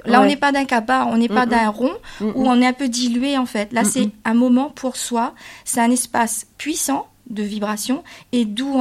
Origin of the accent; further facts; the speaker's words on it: Réunion, France; Mais il était important pour moi en tant que réunionnaise